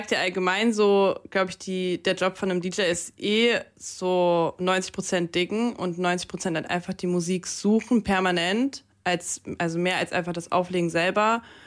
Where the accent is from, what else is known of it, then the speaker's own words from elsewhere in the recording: Germany; born there; first language Russian; German is a second language; Ich selber wurde in Deutschland geboren, aber meine Eltern kommen aus der Ukraine. Das heißt, meine Muttersprache ist Russisch.